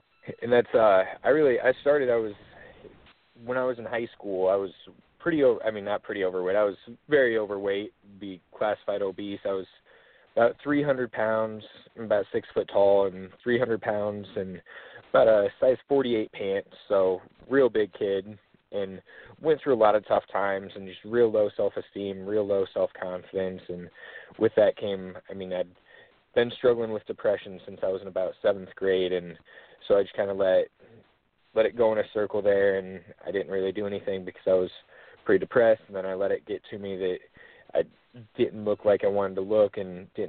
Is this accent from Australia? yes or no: no; Peoria, Illinois, United States; from Peoria, Illinois, 22 years old.